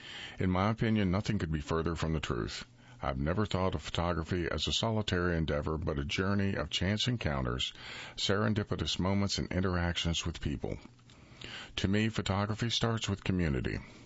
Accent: North Carolina, United States; Although I've been away for some time, North Carolina is my home state.

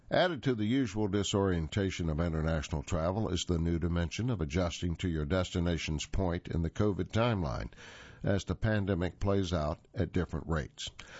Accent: United Kingdom; I'm a British citizen, and I was coming home

